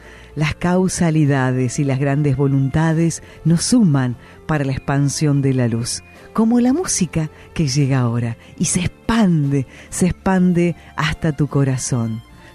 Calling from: Lanús, Buenos Aires Province, Argentina

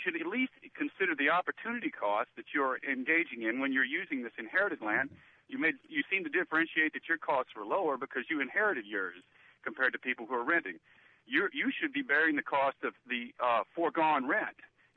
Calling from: Baton Rouge, Louisiana, United States; Yes, I'm calling from Baton Rouge, where there's a lot of sugarcane grown that wouldn't be grown if we didn't have agricultural subsidies.

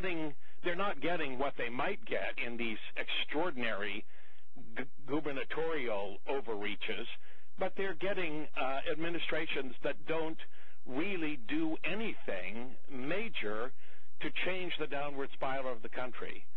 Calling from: Pasadena, California, United States; I'm calling from Pasadena, California.

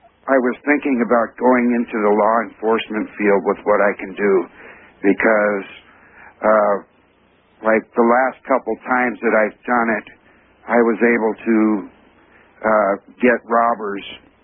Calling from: California, United States; I'm from Southern California.

